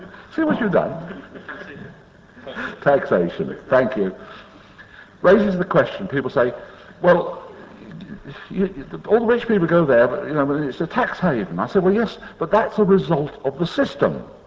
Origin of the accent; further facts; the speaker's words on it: Jersey; But I come from Jersey. I don't talk about Guernsey very often.